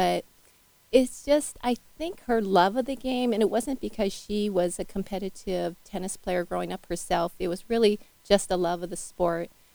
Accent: San Francisco, California, United States; And growing up in Golden Gate Park in those days was just such a, you know, fun place to, you know, spend our childhood.

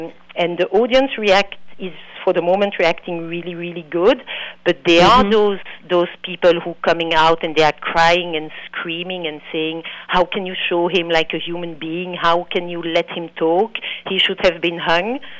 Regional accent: Antwerp, Flanders, Belgium; first language French; English is a second language; I am Flemish because I was born and raised in Antwerp, but because I'm coming from a Jewish family, the mother tongue was French.

